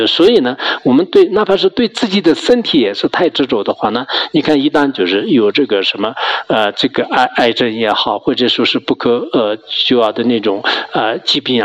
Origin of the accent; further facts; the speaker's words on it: China; 我们中国人真正认识到这个人世间的这种事实的话